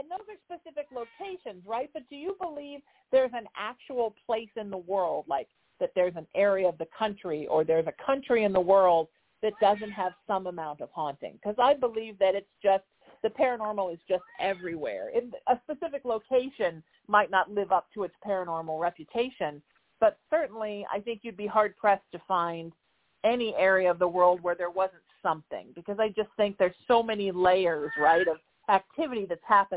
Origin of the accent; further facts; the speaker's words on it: New Haven, Connecticut, United States; also born or lived in Baltimore, United States; I grew up on the East Coast in New Haven, Connecticut, and lived there, and then in the Mid-Atlantic region outside of Baltimore for a while as a kid in a really evil haunted house.